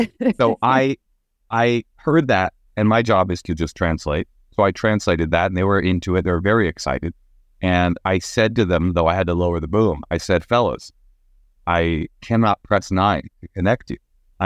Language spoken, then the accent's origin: English; Oakland, California, United States; My parents split when I was 9 months old, and I was raised in Oakland, California, with a deaf mother putting herself through graduate school